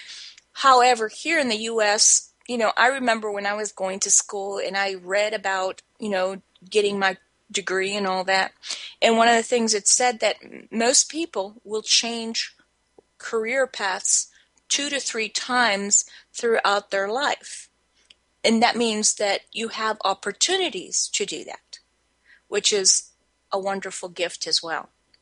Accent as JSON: {"language": "English", "country": "Spain", "moved": "yes", "lives_now": "United States", "said": "I'm originally from Spain, and my grandparents and my parents moved to the U.S., but they returned. So I was actually born in Spain, and now I'm obviously a naturalized citizen."}